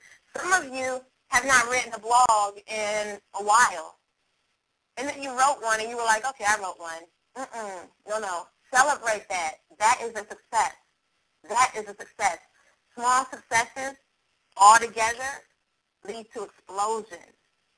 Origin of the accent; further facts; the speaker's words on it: Germany; I grew up in Germany.